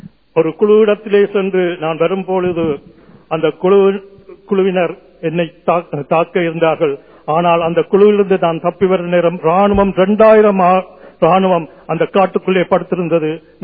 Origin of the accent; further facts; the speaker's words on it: Vavuniya, Northern Province, Sri Lanka; வவுனியாவில் வந்து நடுக்காட்டில் இருந்தோம். ஏனென்றால் நமக்கு அவ்வளவு சத்துராதிகள் அங்கிருந்த நிமித்தமாக வவுனியாவில் நடுக்காட்டில் இருந்தோம். அங்கிருந்தான் நான் வளர்ந்தேன்.